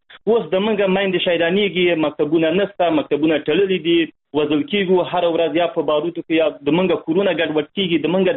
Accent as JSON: {"language": "Pashto", "country": "Afghanistan", "said": "موږ د افغانستان ملت یو، موږ د افغانستان خلک یو، بل جنه راغلي نه یو."}